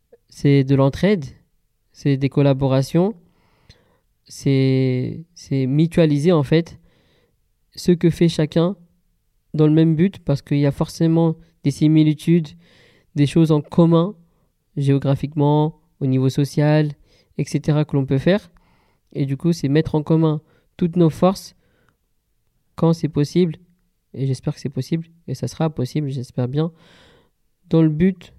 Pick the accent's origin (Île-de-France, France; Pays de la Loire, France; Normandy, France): Île-de-France, France; Sarcelles; born there; Ben moi, par exemple, la preuve, je suis né à Sarcelles